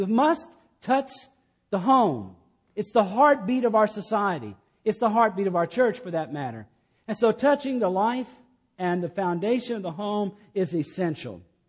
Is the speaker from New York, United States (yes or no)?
no; Killeen, Texas, United States; we were with family back in Killeen, my hometown.